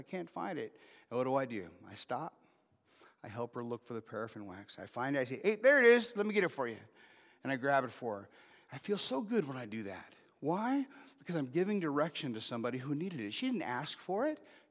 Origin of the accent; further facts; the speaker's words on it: Albany, Oregon, United States; born there; I can't imagine staying within 200 miles from where I was born, because I was born in Albany